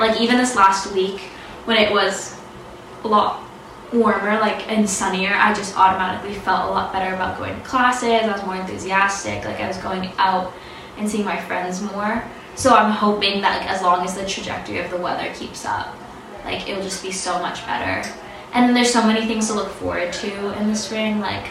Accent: Portland, Oregon, United States; now in Chicago, United States; I'm from Portland, Oregon, I had to come back to Chicago, and it was just so cold

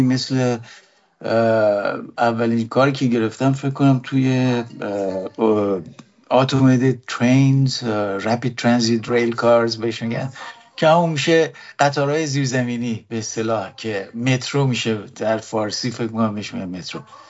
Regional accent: Abadan, Khuzestan, Iran; born there; من متولد آبادان هستم و اون موقع آبادان خب یکی از مثلا شهرهای صنعتی ایران بود

